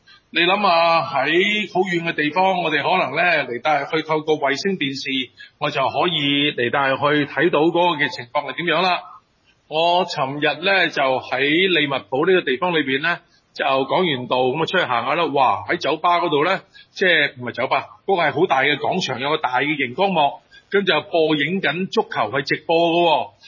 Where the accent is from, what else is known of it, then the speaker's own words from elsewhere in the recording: China; 我們中國人最興講呢句㗎嘛